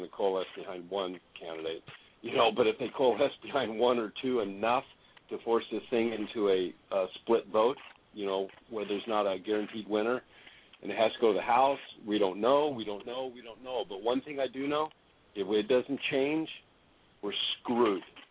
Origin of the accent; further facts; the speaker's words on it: West Coast, United States; also born or lived in Alaska; I'm all pioneer background. You know, I grew up on the West Coast.